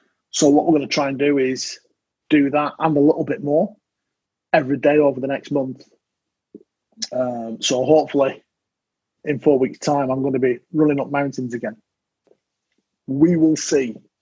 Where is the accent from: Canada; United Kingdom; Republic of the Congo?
United Kingdom; I'm British.